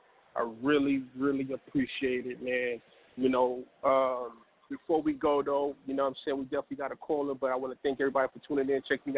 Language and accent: English; West Coast, United States; y'all already know we're from the West Coast, you know.